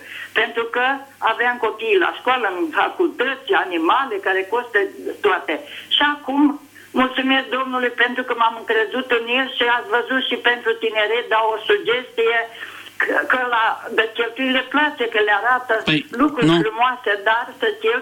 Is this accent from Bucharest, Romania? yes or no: no; Dâmbovița, Romania; Sunt o bunică din Dâmbovița, 81 de ani.